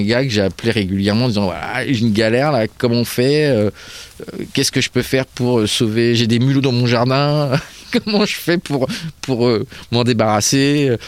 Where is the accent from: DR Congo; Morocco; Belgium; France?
France; Normandy; Bah, je suis percheron, en fait, j'ai pas fait le choix. Je suis originaire du Perche.